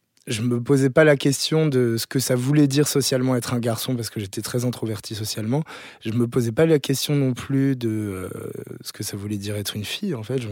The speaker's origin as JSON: {"language": "French", "region": "Centre-Val de Loire", "country": "France", "said": "Parce que je viens du Cher."}